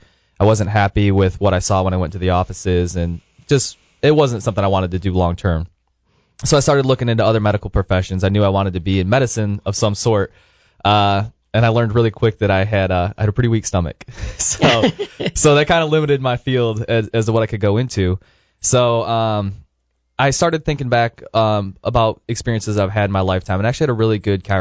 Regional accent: Tecumseh, Michigan, United States; I grew up just south of Ann Arbor. I was born just south of Detroit. Grew up in a small country town just south of Ann Arbor, Tecumseh, Michigan.

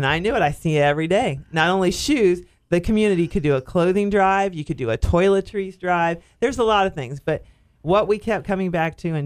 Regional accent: Ohio, United States; When I came to Charlotte County, there was a project from my hometown in Southern Ohio called Lace Up for Kids.

